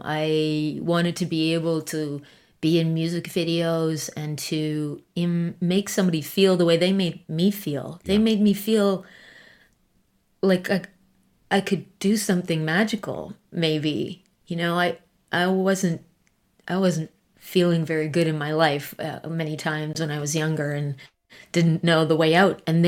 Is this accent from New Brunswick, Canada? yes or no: yes; Fredericton, New Brunswick, Canada; And we moved back to Canada. So I grew up in New Brunswick. That's in Atlantic Canada.